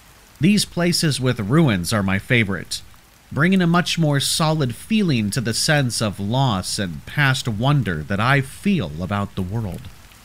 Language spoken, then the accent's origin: English; Portland, Oregon, United States; also born or lived in Provo, Utah; I was born in Provo, Utah, although I have lived most of my life here in Portland, Oregon.